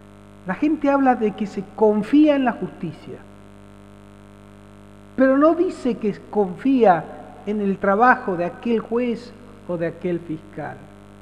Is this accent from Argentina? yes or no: yes; Argentina; qué hacemos como argentinos para cumplir nuestra obligación de controlar a nuestros mandatarios